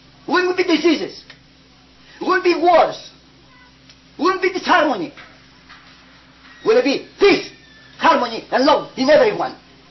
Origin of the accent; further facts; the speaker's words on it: Canada; I am from Canada. I am all over the world.